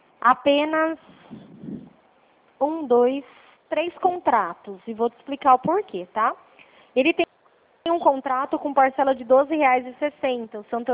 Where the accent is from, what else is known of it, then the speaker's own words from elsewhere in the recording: Capivari, São Paulo, Brazil; eu sou daqui da cidade vizinha aí, de Salto, né? Eu sou de Capivari.